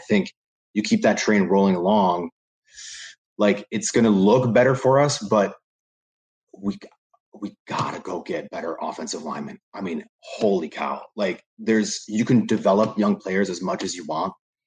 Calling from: New Jersey, United States; I'm coming in from Seton Hall University out of New Jersey.

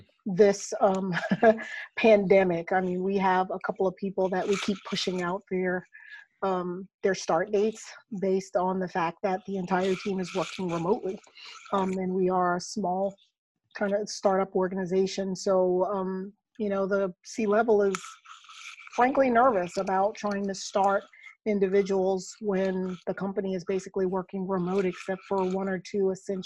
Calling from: Raleigh-Durham, North Carolina, United States; I am dialing in from Spencer Health Solutions in the Raleigh-Durham area of North Carolina.

